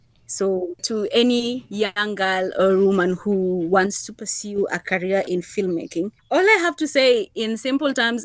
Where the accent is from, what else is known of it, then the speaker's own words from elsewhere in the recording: Kenya; growing up as a Kenyan girl in our community, we were told a lot of do's and don'ts.